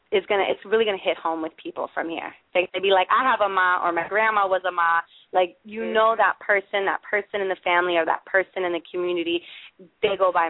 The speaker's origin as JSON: {"language": "English", "region": "New York", "country": "United States", "said": "a little bit of my background and a little bit of a touch of me being a New Yorker."}